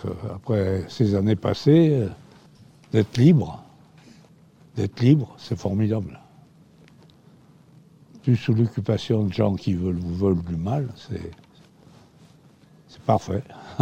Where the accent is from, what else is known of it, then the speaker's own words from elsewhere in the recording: Auvergne-Rhône-Alpes, France; Bah, je suis du Vercors, je ne l'ai pas choisi. Villarzan, c'est dans le Vercors.